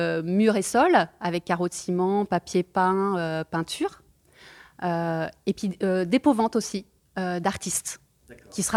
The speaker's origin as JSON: {"language": "French", "town": "Nantes", "region": "Pays de la Loire", "country": "France", "moved": "as an adult", "lives_now": "Lisbon, Portugal", "said": "Donc, je suis une bretonne, je viens de Nantes. Et on a emménagé sur Lisbonne au mois de juillet."}